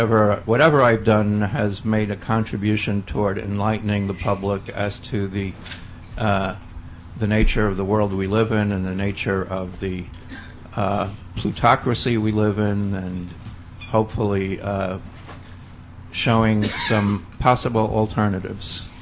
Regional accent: New York, United States; I hail from New York, WBAI.

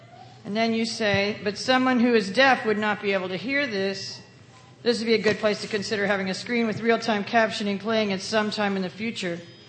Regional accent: Houston, Texas, United States; Hi, I'm from Houston too

